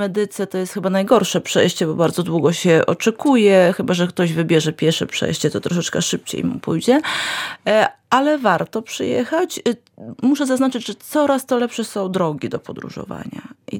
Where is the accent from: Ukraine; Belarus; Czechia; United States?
Ukraine; Sambir, Lviv Oblast; pochodzę z małego galicyjskiego miasteczka Sambor. To jest tak zwany trójkąt galicyjski z Drohobyczem i z Borysławem.